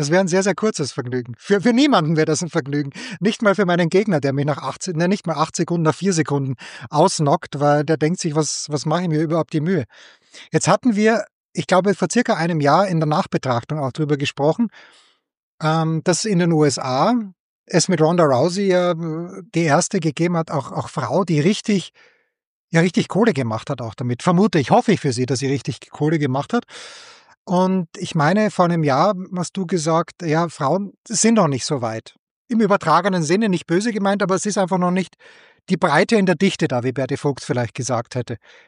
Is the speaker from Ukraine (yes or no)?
no; Austria; Aber als Österreicher werde ich mir wahrscheinlich mein Ronald Paradeiser T-Shirt anziehen